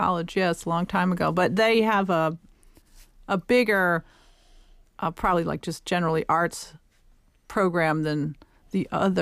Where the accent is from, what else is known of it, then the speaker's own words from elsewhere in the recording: Fort Lauderdale, Florida, United States; So, yes, so that's where I went to school because I grew up in Florida.